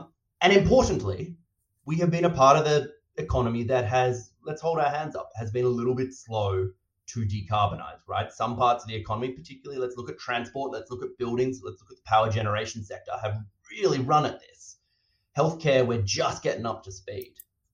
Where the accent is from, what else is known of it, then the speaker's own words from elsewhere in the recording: Australia; yes, I am very Australian.